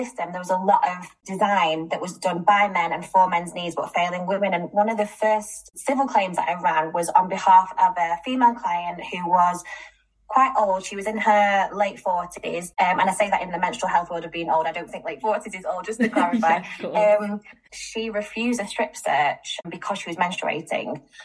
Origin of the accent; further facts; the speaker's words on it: Manchester, North West England, United Kingdom; I am a Northerner. I'm from Manchester